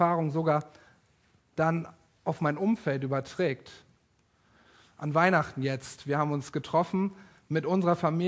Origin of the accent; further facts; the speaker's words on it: Leer, Lower Saxony, Germany; In der Kreisstadt Leer in Ostfriesland, dort wo ich aufgewachsen bin